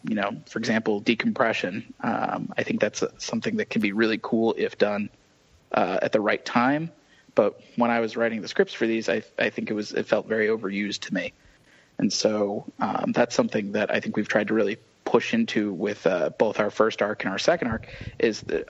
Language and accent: English; St. Louis, Missouri, United States; now in Los Angeles, United States; I'm a native Midwesterner. I grew up in St. Louis, Missouri. I was pretty much raised out there until I went to college on the East Coast.